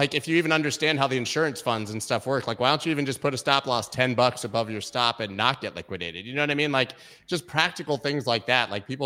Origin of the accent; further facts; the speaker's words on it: United States; also I'm American